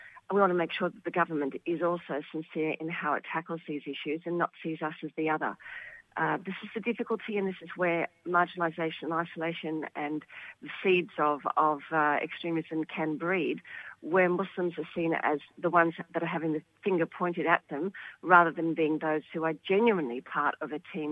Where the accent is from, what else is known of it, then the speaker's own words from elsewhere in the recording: Australia; Look, all of us feel very strongly that we are Australian, that this is our home.